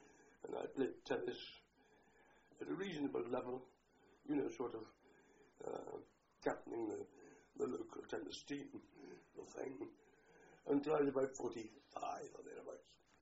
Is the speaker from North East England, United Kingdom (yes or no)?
yes; Morpeth, North East England, United Kingdom; born there; I was born in Morpeth, in Northumberland, on the 29th of May, 1917.